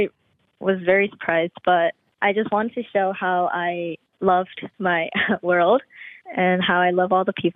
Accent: Los Angeles, California, United States; I'm from the United States, California, Los Angeles. I am 15

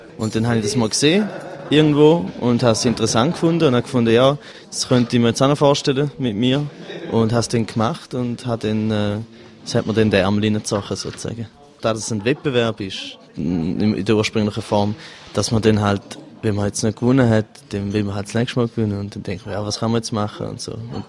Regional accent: St. Gallen, Switzerland; now in Fribourg, Switzerland; Ich komme ursprünglich aus St. Gallen und wohne in Fribourg.

